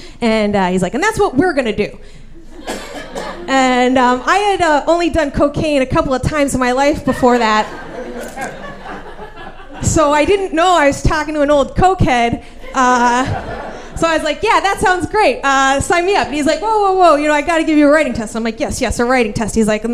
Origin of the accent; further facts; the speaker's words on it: Scottsdale, Arizona, United States; You know, we're both from Scottsdale.